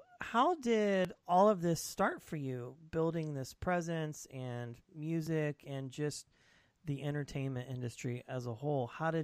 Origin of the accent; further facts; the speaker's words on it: Kansas, United States; I just remember going overseas for the first time because I was born and raised in Kansas, of all places.